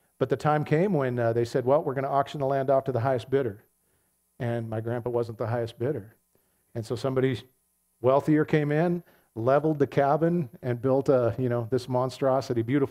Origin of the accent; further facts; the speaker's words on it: United States; I love the nation I was born into. I love being an American.